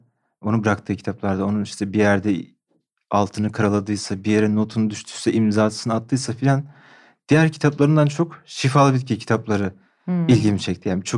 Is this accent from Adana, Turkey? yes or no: no; Balıkesir, Turkey; Ben Balıkesirliyim.